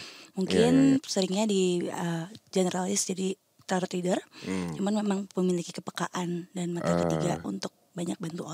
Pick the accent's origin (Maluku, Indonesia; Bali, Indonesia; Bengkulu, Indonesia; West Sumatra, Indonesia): Bali, Indonesia; Gue orang Bali.